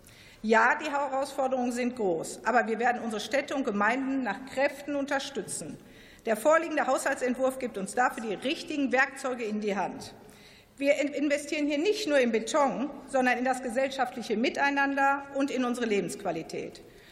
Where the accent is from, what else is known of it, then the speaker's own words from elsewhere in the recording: Herdecke, North Rhine-Westphalia, Germany; Ich durfte in den letzten 16 Jahren als Bürgermeisterin meiner Heimatstadt Herdecke im Ruhrgebiet arbeiten.